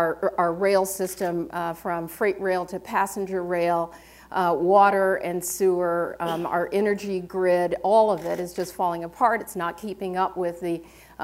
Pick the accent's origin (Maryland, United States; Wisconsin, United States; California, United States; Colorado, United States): Maryland, United States; Good morning. … from Maryland, and I'm hoping not to rip this microphone.